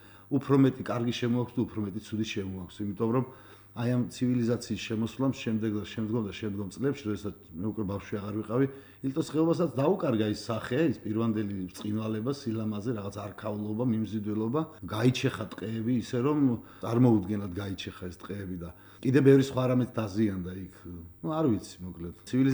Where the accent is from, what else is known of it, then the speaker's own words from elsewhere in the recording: Chartala, Kakheti, Georgia; also born or lived in Ilto Gorge; რა თქმა უნდა ჩემი მზერაც მაშინვე ეჯახება ჩემს ბავშვობას, რომელიც დაიწყო ილტოს ხეობაზე ჭართალაში